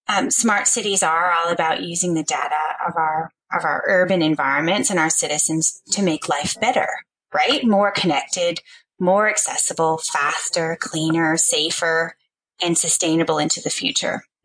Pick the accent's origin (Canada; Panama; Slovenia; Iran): Canada; now in Australia; I'm an expat Canadian. I'm actually a Canalian. I've been a proud citizen of both Canada and Australia for quite some time now.